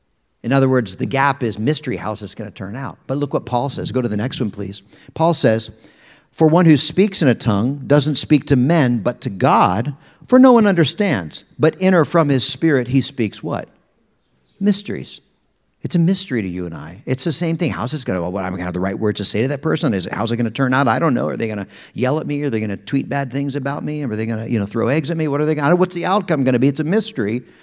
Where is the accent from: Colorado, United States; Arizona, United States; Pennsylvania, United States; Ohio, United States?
Pennsylvania, United States; Harrisburg; So I was raised in Harrisburg, Pennsylvania, where we now live again after all these years.